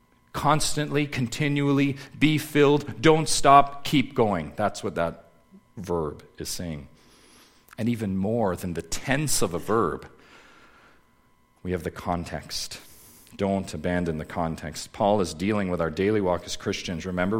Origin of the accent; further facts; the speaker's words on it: Canada; Imagine we're reading a history of Canada, and I'm a Canadian citizen.